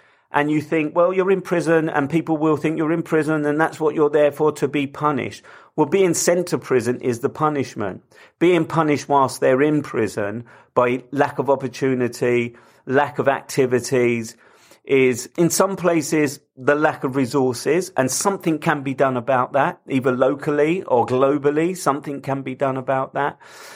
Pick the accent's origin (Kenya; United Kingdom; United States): United Kingdom; London; I come from London, I live in London